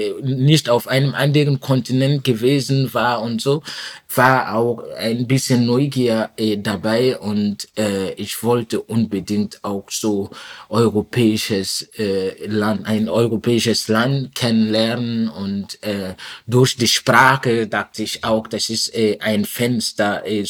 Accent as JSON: {"language": "German", "town": "Ouagadougou", "country": "Burkina Faso", "tie": "born or raised there", "second_language": "German", "said": "Ich komme aus Burkina Faso und die Hauptstadt ist Ouagadougou. Dort bin ich geboren, bin ich aufgewachsen."}